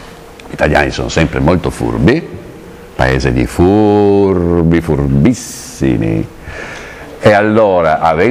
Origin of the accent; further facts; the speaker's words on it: Bolzano, Trentino-Alto Adige, Italy; born there; io sono nato a Bolzano infatti